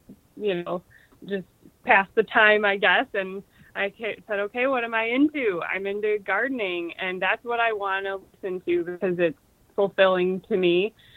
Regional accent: Michigan, United States; So I'm from Michigan, and that's where I live still now.

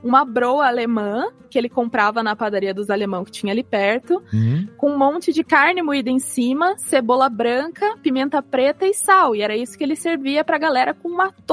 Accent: Curitiba, Paraná, Brazil; Não, eu nasci aqui, fui criada aqui, pra me tirar daqui é só na base da paulada.

